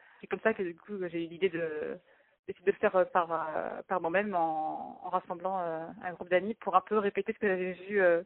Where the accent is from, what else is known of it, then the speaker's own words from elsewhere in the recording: Paris, Île-de-France, France; moved away as an adult; now in Australia; Moi, je viens de Paris et ça fait 9 ans que je suis en Australie et que je fais du théâtre en Australie en anglais.